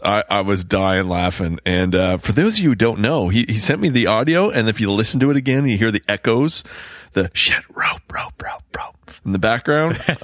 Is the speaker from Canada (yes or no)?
yes; Nova Scotia, Canada; but that's how I grew up here in Nova Scotia.